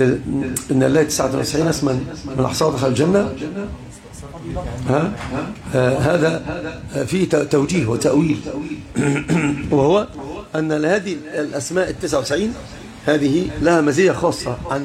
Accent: Upper Egypt, Egypt; انا صعيدي

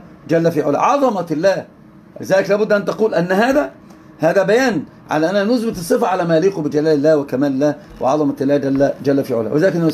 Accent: Egypt; accent: Egyptian; انظر أنا أتكلم العربية ولكنتي مصرية

